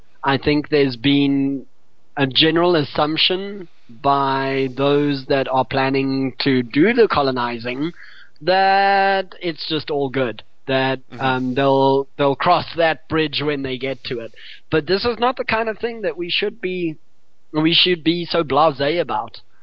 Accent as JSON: {"language": "English", "country": "South Africa", "said": "as a South African"}